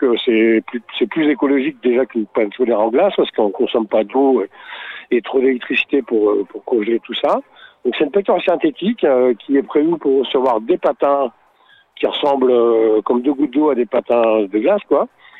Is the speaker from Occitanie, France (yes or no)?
no; Saint-Pierre-de-Chartreuse, Auvergne-Rhône-Alpes, France; je suis de Saint-Pierre Chartreuse.